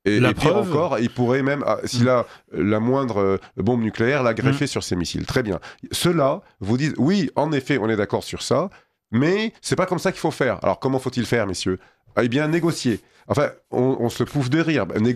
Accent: France; je peux vous assurer tous les Français, Dieu merci, nous sommes Français aussi, ne sont pas comme ça.

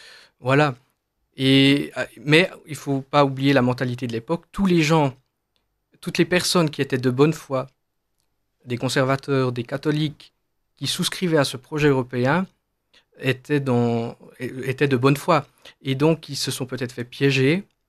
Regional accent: Switzerland; moi je viens de la Suisse, donc tous les jours des centaines, des milliers de Français, d'Allemands viennent travailler en Suisse

